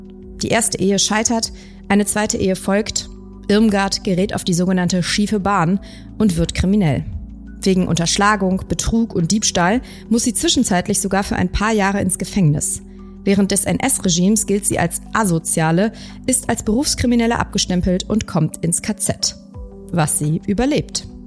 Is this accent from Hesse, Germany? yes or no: no; Cologne, North Rhine-Westphalia, Germany; ich komme aus Köln, deswegen freue ich mich sehr, dass es heute in Köln spielt.